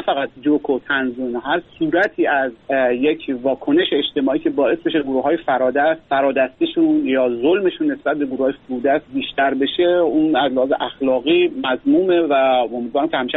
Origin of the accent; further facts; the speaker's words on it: Khorasan, Iran; born there; مثلا من خودم یه زمان در رابطه با روستاهای خراسان به همون محل زادگاهمون تحقیق می‌کردم